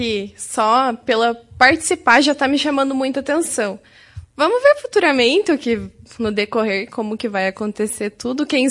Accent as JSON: {"language": "Portuguese", "town": "Soledade", "region": "Rio Grande do Sul", "country": "Brazil", "tie": "born or raised there", "said": "Assim, eu sou natural de Soledade, mas durante um bom tempo a minha família é toda de Mormaço."}